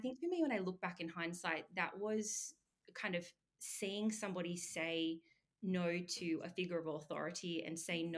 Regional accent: Australia; hey, look, I'm from Australia, but I'll fly to New York and work for you for free if you have me.

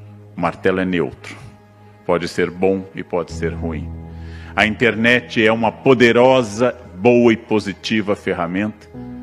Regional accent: Rio Grande do Sul, Brazil; born there; Ou do meu estado natal, RS, RS, RS.

